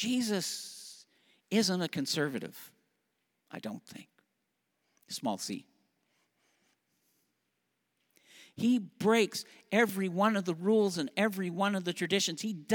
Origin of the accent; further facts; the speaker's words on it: Canada; I'm a Canadian.